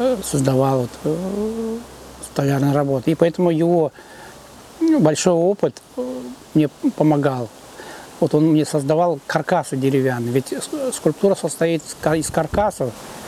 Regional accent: Altai Krai, Russia; born there; Я родился в Алтайском крае в 1957 году.

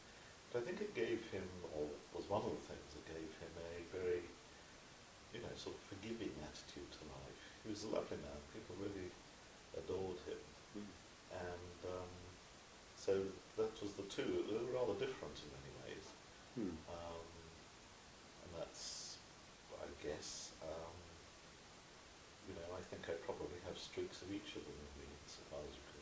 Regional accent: Chipping Sodbury, South West England, United Kingdom; born there; I was born near Bristol, in Chipping Salisbury, in 1944, just near the end of the Second World War.

